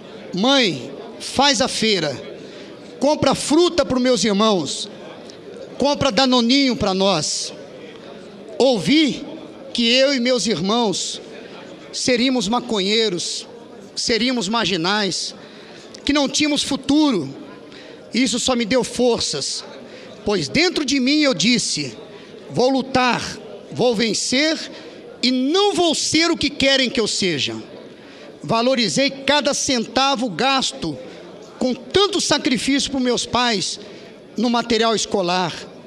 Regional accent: Santo André, São Paulo, Brazil; born there; Nasci no ABC Paulista, em Santo André, de uma família de 7 filhos, sendo 6 vivos. Pai metalúrgico, mãe dona de casa e também operária quando necessário.

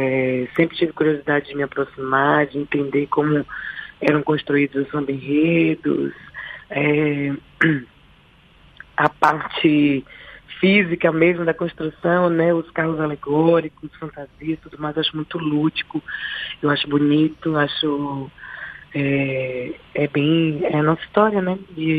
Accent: Salvador, Bahia, Brazil; Sim, sou baiana, sou de Salvador.

